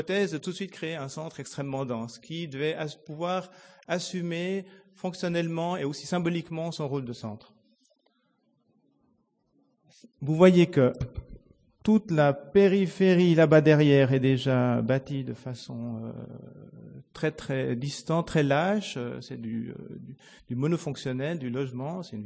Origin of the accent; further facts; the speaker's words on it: Lausanne, Vaud, Switzerland; Donc évidemment, moi je viens de Lausanne, je leur montre ça.